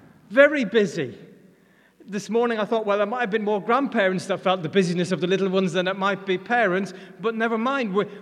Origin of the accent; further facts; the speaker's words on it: Ireland; accent: Irish; I'm Irish, because my wife tells me I've lost my Irish accent.